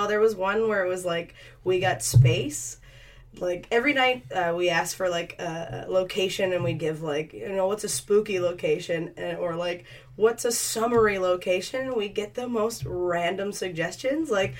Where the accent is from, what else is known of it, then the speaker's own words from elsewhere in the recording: East Coast, United States; Yeah, I'm from the East Coast, and we do like dinner theater there.